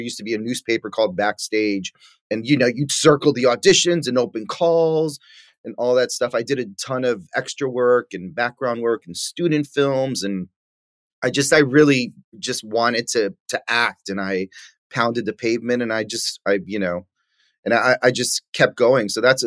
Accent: New York City, New York, United States; You know, when you're growing up in New York City in Washington Heights in the 80s, you know, I did a lot of lying

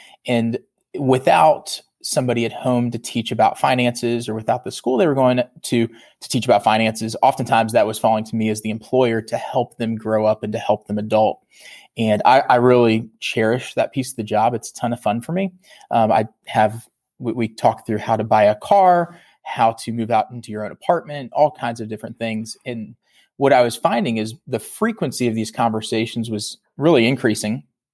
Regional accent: Virginia, United States; I'm originally from Virginia.

